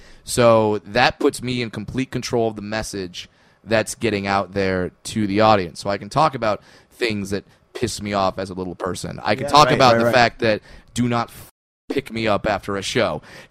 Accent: California, United States; and I'm from Orange County. I was in the audience

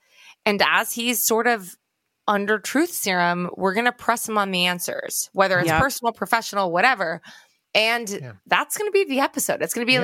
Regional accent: New York, United States; I'm from Long Island.

